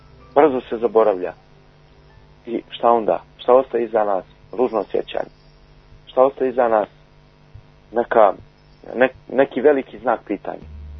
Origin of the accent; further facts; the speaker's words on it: Montenegro; E zato se to dešava i kod nas u Crnoj Gori, gdje želimo da nametnemo sebe kao jedinu mjeru postojanja.